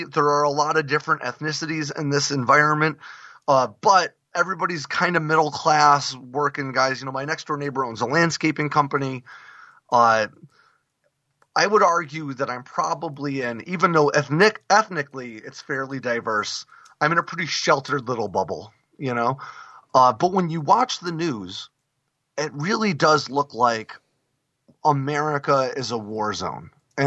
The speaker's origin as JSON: {"language": "English", "region": "Vermont", "country": "United States", "said": "I'm a guy from Vermont who also spent a long time in the Marines, you know?"}